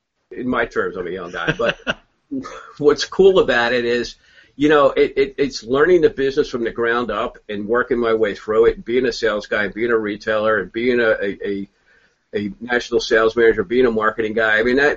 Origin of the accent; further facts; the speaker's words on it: Philadelphia, Pennsylvania, United States; So born and raised in Philly, my path in life was to either be a chef or get a PhD in psychology.